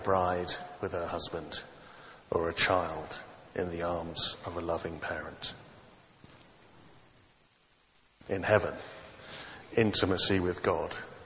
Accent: United Kingdom; You know, after all, we are British, aren't we? And we are a great seafaring nation.

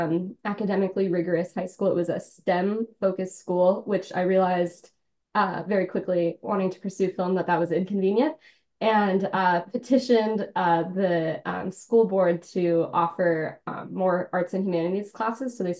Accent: Tucson, Arizona, United States; growing up in Tucson, Arizona, I always had this love affair with the ocean

